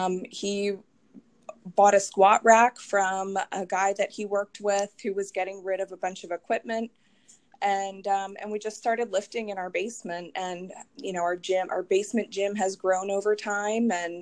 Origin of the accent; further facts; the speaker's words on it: Pennsylvania, United States; I'm in Pennsylvania near Philly.